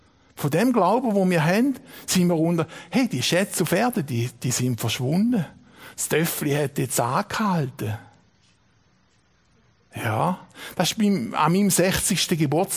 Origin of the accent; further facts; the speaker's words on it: Switzerland; ich bin Schweizer Bürger.